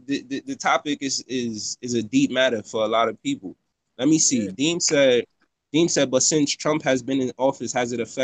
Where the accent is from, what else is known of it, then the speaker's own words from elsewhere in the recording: Jamaica; My family came from Jamaica. We wasn't from here. We came from Jamaica.